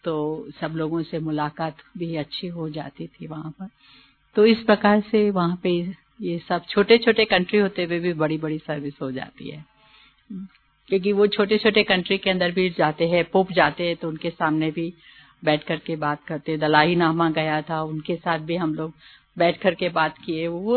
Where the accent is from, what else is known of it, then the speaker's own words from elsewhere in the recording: Hyderabad, Telangana, India; moved away; मैं हैदराबाद से आई हूँ, हैदराबाद से निकली हूँ आंध्र प्रदेश से, तो उसी समय ज्ञान चला।